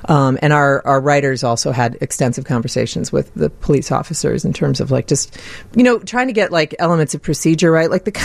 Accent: Chicago, Illinois, United States; Yeah, I was raised here in Chicago.

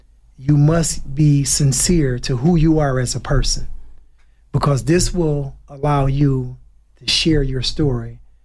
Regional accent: Michigan, United States; I am from Michigan

